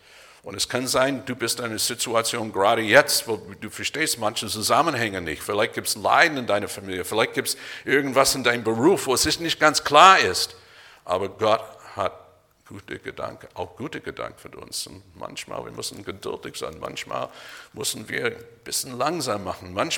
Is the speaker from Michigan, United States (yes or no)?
yes; Michigan, United States; als Teenager bin ich aufgewachsen in Bundesstaat Michigan, am Michigansee